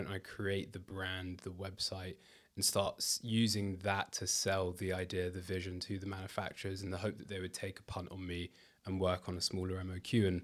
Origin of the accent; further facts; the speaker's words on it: London, United Kingdom; So I grew up in Kensal Rise in Northwest London